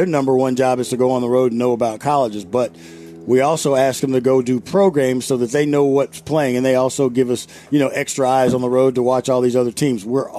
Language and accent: English; Houston, Texas, United States; The only thing, Houston. I'm from Houston, so